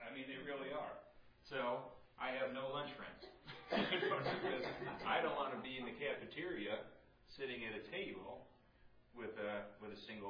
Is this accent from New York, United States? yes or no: yes; Gates, New York, United States; I grew up in Gates, you know, Rochester. And I'm back for the first time in years.